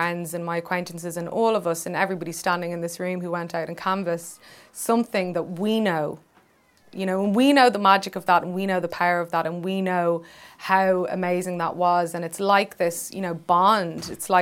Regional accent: Dublin, Leinster, Ireland; because I'm from Dublin

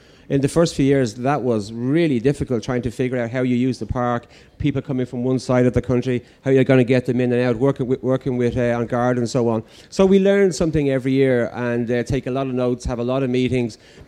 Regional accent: Ireland; And particularly, as I said, I think being Irish, we like to have a bit of space

